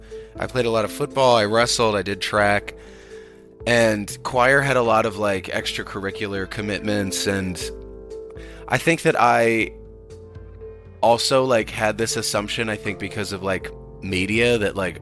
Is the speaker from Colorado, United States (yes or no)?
yes; Colorado, United States; also born or lived in North Carolina / Connecticut; Parents are Puerto Rican. I was born in North Carolina, and then I moved with my mom to Connecticut and then Colorado. All my formative years happened in Colorado, and then I went to college in New York.